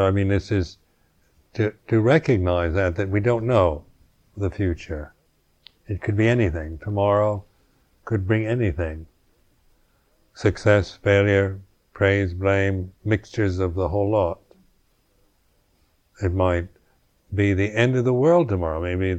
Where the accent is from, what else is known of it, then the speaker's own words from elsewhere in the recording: United States; born there; I was born in America